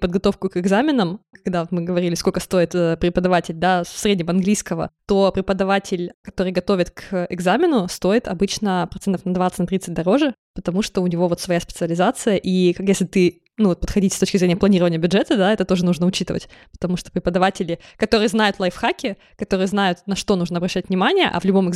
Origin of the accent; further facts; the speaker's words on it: Chelyabinsk, Chelyabinsk Oblast, Russia; Я помню, что я вот выросла в Челябинске